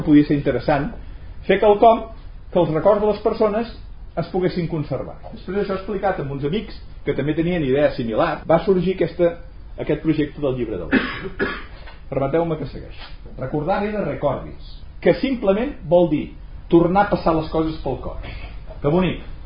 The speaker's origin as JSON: {"language": "Catalan", "town": "Terrassa", "region": "Catalonia", "country": "Spain", "tie": "born or raised there", "said": "jo sóc fill de Terrassa, i m'estimo molt la meva ciutat"}